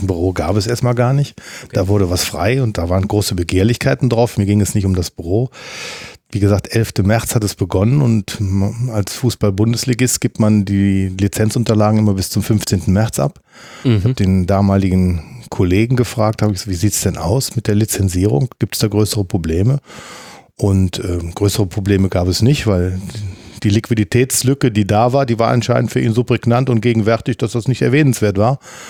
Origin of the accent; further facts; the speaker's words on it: Mönchengladbach, North Rhine-Westphalia, Germany; Aber man als Gladbacher Junge, aufgewachsen auf der Bürkelstraße, Fan dieses Vereins